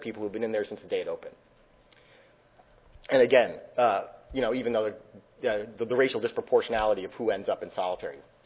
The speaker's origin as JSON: {"language": "English", "region": "California", "country": "United States", "said": "I'm from California. We probably have the most restrictive system."}